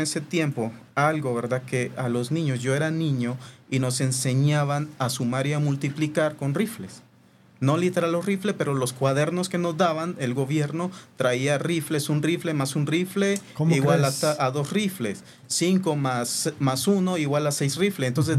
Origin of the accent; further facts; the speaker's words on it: Nicaragua; Tú sabes que soy de Nicaragua. Para el tiempo que estaba terminando la guerra o la guerrilla en Nicaragua, creo que eran mis 5 o 6 años